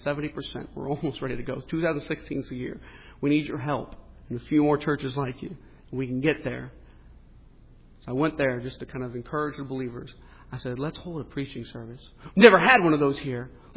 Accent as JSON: {"language": "English", "region": "Texas", "country": "United States", "said": "I'm an American and I'm a Texan, so I don't do anything delicately."}